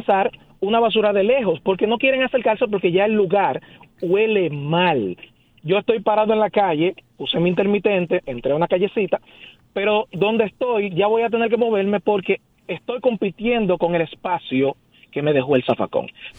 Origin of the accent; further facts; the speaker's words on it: Santo Domingo Este, Santo Domingo, Dominican Republic; Yo soy de Santo Domingo Este.